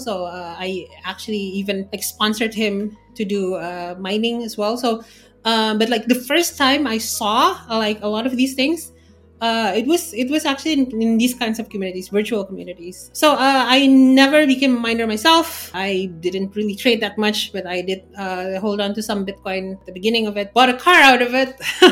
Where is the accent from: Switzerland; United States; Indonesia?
Indonesia; I come from Indonesia, actually.